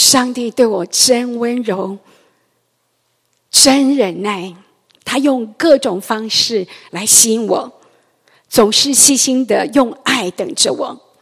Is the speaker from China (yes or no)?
no; Taiwan; born there; 我出生在台湾一个拜偶像的一个家庭里，18岁那一年，神的光临到了我，让我开始离开拜偶像，开始信靠跟随这位又真又活的神。